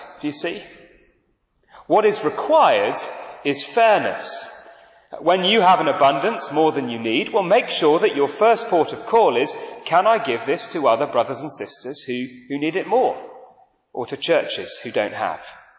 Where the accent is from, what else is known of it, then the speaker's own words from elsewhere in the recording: Manchester, North West England, United Kingdom; I grew up in Manchester